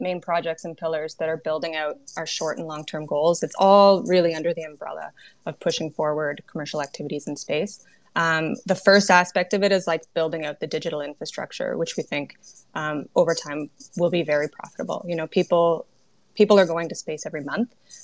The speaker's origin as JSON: {"language": "English", "country": "Canada", "said": "I'm Canadian, and so apologies are like second nature."}